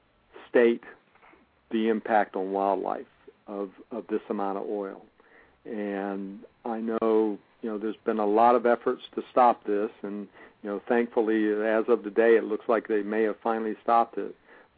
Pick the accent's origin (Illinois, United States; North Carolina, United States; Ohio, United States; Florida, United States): North Carolina, United States; You know, I'm from North Carolina, so I compare it to, you know, kind of like Cape Hatteras